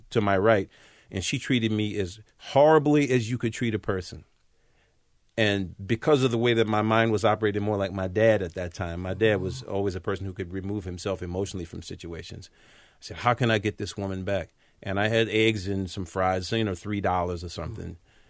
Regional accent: Southern United States, United States; I just think that growing up in the Old South and learning those lessons

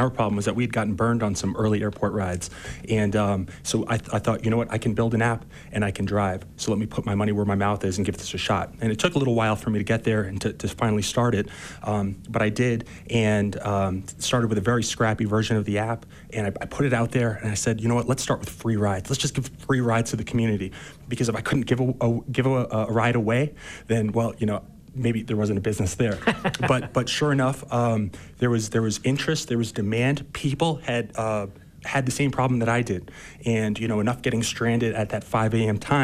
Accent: New York City, New York, United States; also born or lived in San Francisco; now in Park City, United States; Yeah, so I'm from New York City originally. I spent most of my life there before a brief pit stop in San Francisco.

